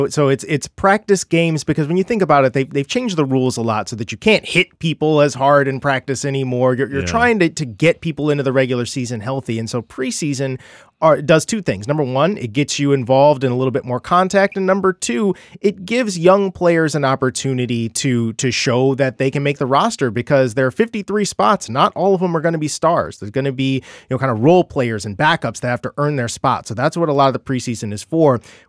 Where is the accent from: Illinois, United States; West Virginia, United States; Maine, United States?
Illinois, United States; Chicago; You know, I grew up in Chicago, and so I saw the last dance of the Chicago Bulls